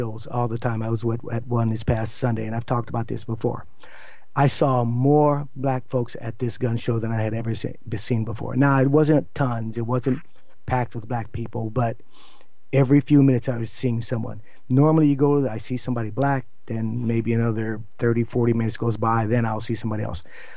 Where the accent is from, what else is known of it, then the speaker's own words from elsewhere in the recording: California, United States; growing up in California, California has very strict gun laws